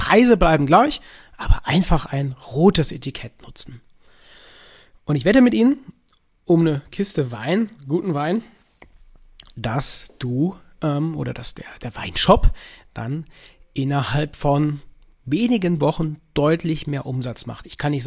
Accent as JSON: {"language": "German", "town": "Cologne", "region": "North Rhine-Westphalia", "country": "Germany", "tie": "born or raised there", "said": "in meiner Heimatstadt Köln"}